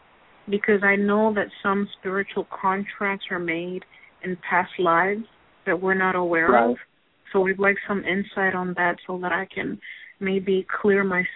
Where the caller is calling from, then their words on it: New York City, New York, United States; I'm calling in from New York City.